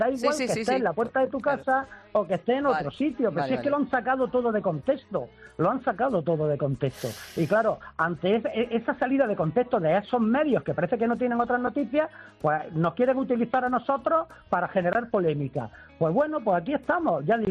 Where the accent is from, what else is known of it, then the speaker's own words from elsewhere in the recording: Santa Fe, Andalusia, Spain; Y es que a Santa Fe ya estábamos en el mapa, que somos cuna de la Hispanidad, el pueblo donde se firmaron las capitulaciones para el descubrimiento de América